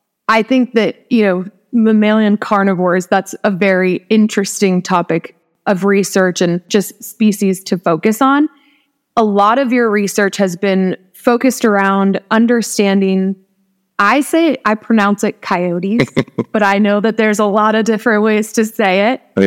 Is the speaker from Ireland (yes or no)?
no; Northeast, United States; I'm from the East Coast, and, you know, coyotes are just a very regular, the Northeast, I'll say that.